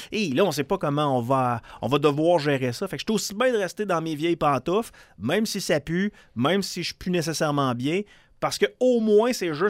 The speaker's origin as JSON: {"language": "French", "region": "Quebec", "country": "Canada", "said": "en tant que Québécois"}